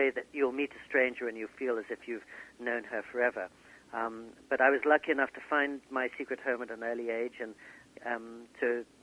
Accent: England, United Kingdom; also born or lived in New York City, United States; the town where I grew up in England or the apartment where I lived in New York City.

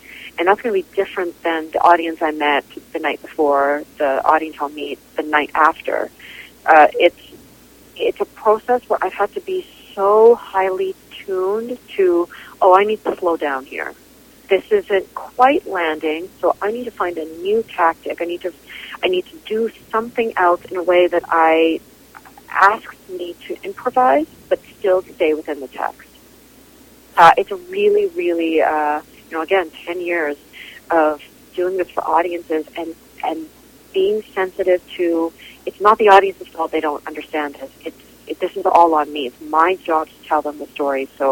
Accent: Port Moody, British Columbia, Canada; Certainly they take place in Port Moody, B.C., where I grew up.

